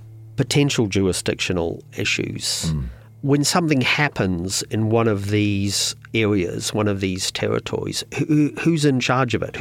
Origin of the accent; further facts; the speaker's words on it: New Zealand; as a Kiwi